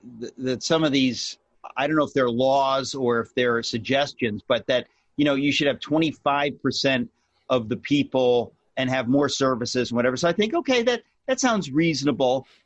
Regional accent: United States; I'm an American. I have rights and we're going to do this.

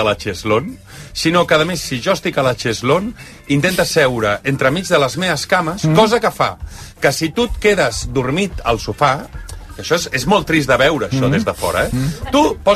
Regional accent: L'Hospitalet de Llobregat, Catalonia, Spain; perquè jo sóc de l'Hospitalet, i si Barcelona està malament, l'Hospitalet és un infern

